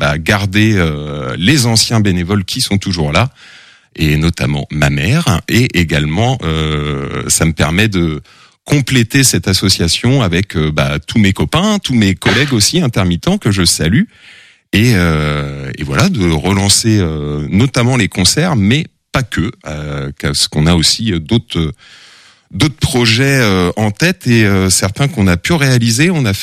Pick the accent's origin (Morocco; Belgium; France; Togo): France; Angers, Pays de la Loire; Ouais, tout simplement, on habitait là-bas avec mes parents.